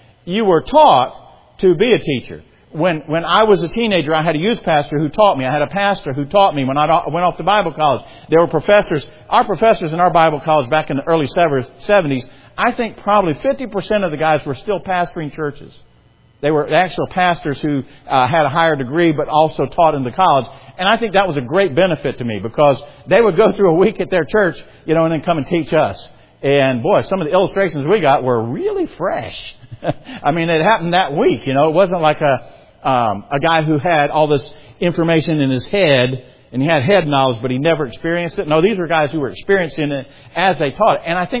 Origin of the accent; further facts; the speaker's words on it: South Carolina, United States; now in Indiana; I came from South Carolina and went to Indiana.